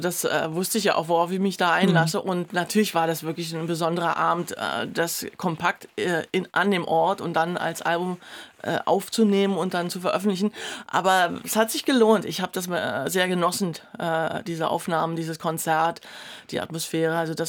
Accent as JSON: {"language": "German", "region": "Berlin", "country": "Germany", "tie": "born or raised there", "moved": "as an adult", "said": "Ich bin ja in Ostberlin groß geworden."}